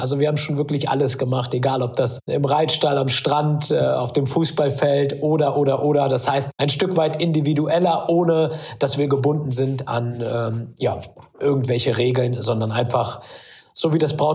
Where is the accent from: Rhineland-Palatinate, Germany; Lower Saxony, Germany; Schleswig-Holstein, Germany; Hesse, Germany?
Lower Saxony, Germany; Salzhemmendorf; ich bin aufgewachsen im beschaulichen Salzhemmendorf. Das liegt im Weserbergland und ist ungefähr 20 Kilometer von Hameln entfernt. Und das ist ein ganz, ganz kleines Dörfchen. Und man muss dazu sagen, wir waren als Kinder wirklich die einzige Familie mit Migrationshintergrund.